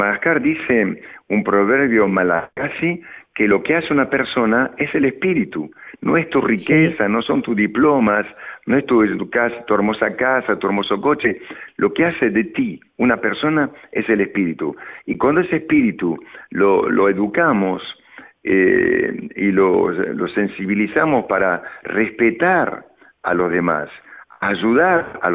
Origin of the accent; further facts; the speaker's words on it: Argentina; moved away; Y bueno, aquí en Argentina yo veo que cuando me fui de Argentina hace 57 años, aquí había 3% de pobres.